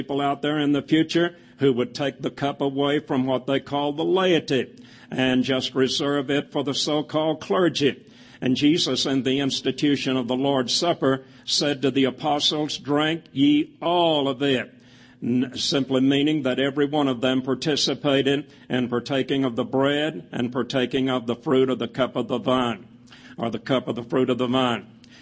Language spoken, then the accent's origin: English; Lansing, Michigan, United States; I remember that he came to my hometown of Lansing, Michigan. My folks were living in that Michigan city at that time.